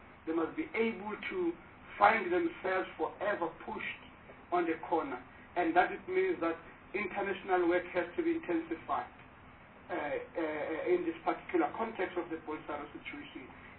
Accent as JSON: {"language": "English", "country": "South Africa", "said": "as a South African population, to say, yes, we are committed to solidarity"}